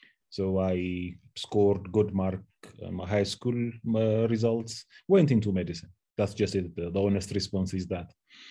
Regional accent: Addis Ababa, Ethiopia; Yes, I am born and raised in Ethiopia, Addis Ababa. I did my elementary and high schools at the St. Joseph School in Addis Ababa.

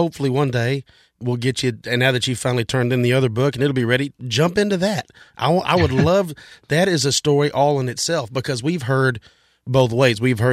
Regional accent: Scotland, United Kingdom; He's like, oh, so you're American. You're like, no, I'm Scottish.

